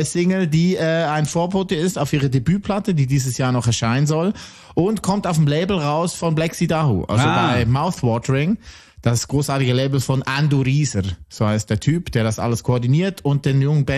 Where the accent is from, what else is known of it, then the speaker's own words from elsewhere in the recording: Switzerland; Also ich bin Schweizer durch und durch.